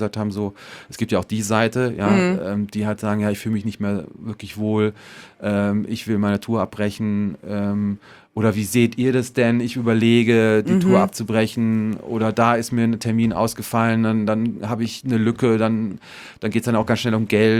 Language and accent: German; North Rhine-Westphalia, Germany; ich komme ja nicht aus Franken, sondern da aus der Nähe von Köln.